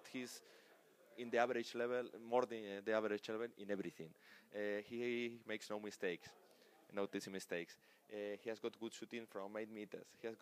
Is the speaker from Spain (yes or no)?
yes; Spain; English is a second language; And the German for us is quite difficult because it's very, very different overall because of the pronunciation and the grammar for the Spanish people.